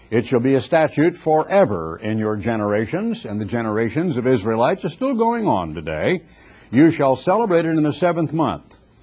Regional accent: United States; I'm an American.

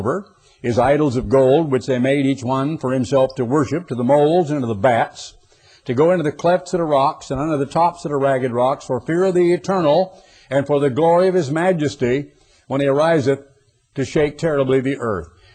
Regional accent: Oregon, United States; I'd never see, I'm from Oregon, for pity's sake. The tallest building in Eugene was 8 stories

